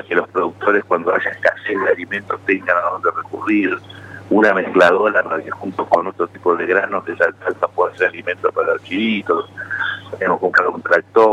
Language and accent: Spanish; Argentina; los que venimos de la Argentina profunda lo sabemos, tenemos que irnos de nuestros pueblos